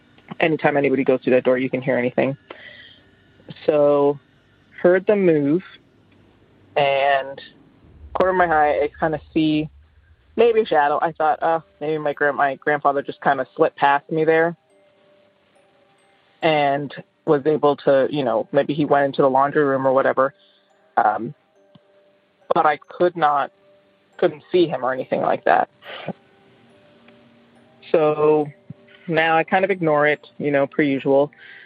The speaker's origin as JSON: {"language": "English", "town": "Toronto", "region": "Ontario", "country": "Canada", "said": "I'm from Toronto."}